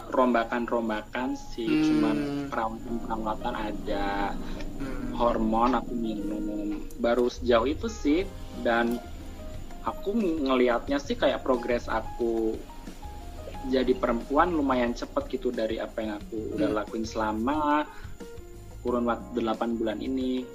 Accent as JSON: {"language": "Indonesian", "town": "Surakarta", "region": "Central Java", "country": "Indonesia", "lives_now": "Jakarta, Indonesia", "said": "aku memutuskan untuk meninggalkan rumah untuk mencari kesempatannya lebih baik. Aku merantau ke Jakarta. Oh, by the way, aku dari Solo."}